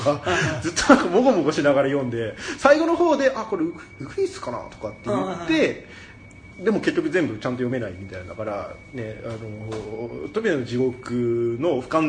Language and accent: Japanese; Hokkaido, Japan; 僕あの北海道出身、ね、何度も言って悪い申し訳ないんですけど、はい、北海道出身なんで東京の地名全然知らなくて